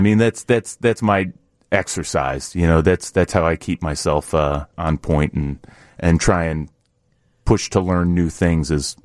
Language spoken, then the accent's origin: English; Aurora, Illinois, United States; I'm from Aurora.